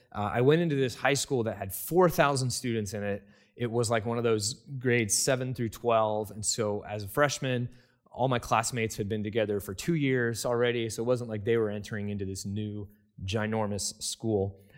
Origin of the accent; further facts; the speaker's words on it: East Coast, United States; born there; now in Kitsap County, United States; Now, I was born on the East Coast. I've moved around a lot. I've lived in a lot of different places. But now I've lived in Kitsap County, Washington for almost as long as all of the other places in my life combined.